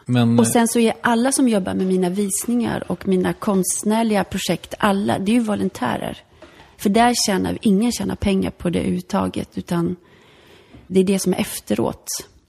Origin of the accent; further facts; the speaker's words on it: Poland; Alltså min barndom i Polen var ju enligt mig då, ur ett barns perspektiv, så var det ju väldigt lyckligt.